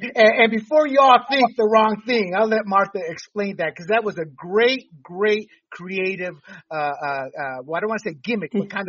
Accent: Panama; born or raised there

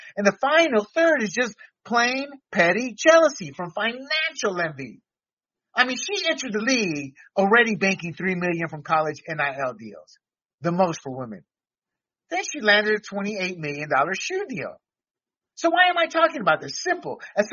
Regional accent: Panama; And being born and raised as an American citizen in a third world country where I saw two dictators, where I was interrogated right before the Panamanian invasion

